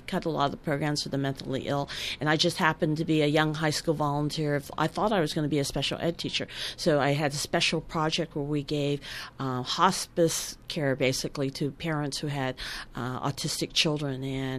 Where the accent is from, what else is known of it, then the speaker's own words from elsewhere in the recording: United States; because I've grown up sort of between these two worlds of being an American, but having a mother who basically was a nice Chinese peasant